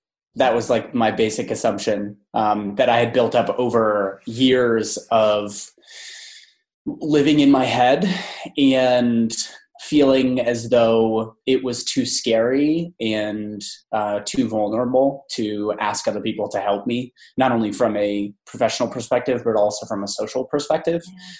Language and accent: English; Columbus, Ohio, United States; also born or lived in San Francisco; had moved from San Francisco, where I'd lived for about a year and a half. And then I'm from Ohio originally, like right around the Columbus area.